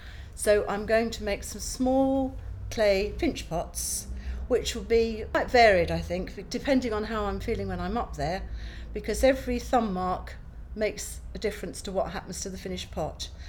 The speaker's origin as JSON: {"language": "English", "town": "Ashover", "region": "East Midlands", "country": "United Kingdom", "said": "I am 58, and I come from Ashover in Derbyshire."}